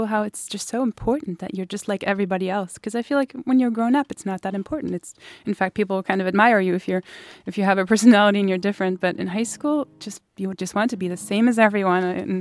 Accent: Germany; first language German; English is a second language; now in United States; So I was born and raised in Germany, and I actually didn't really speak any English, even though my mom's from America. We spoke German the whole time.

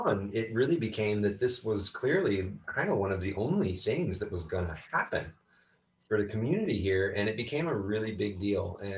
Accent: North Carolina, United States; born there; I don't know. I was born in North Carolina. I wasn't there very long.

